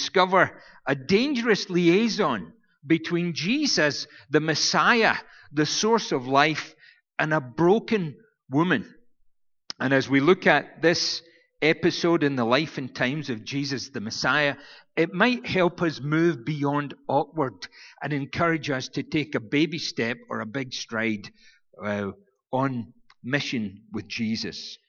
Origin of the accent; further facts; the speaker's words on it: Scotland, United Kingdom; I'm Scottish. I won't be spending any money.